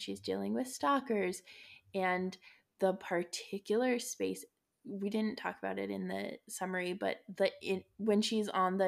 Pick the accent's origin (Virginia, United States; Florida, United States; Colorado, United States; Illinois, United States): Colorado, United States; Yeah, and I grew up in Colorado. We don't do earthquakes in Colorado.